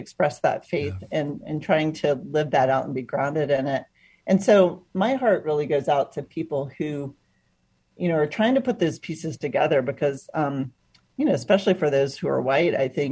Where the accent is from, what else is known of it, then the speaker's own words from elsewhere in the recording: Atlanta, Georgia, United States; I grew up in Atlanta, Georgia, coming of age in the 80s, and I was wrestling with, you know, my faith.